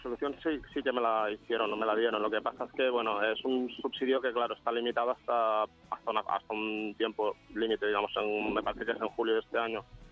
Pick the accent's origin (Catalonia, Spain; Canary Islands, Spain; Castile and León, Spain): Catalonia, Spain; Tarragona; yo soy de aquí de Tarragona, estoy en Comunidad Autónoma en Cataluña.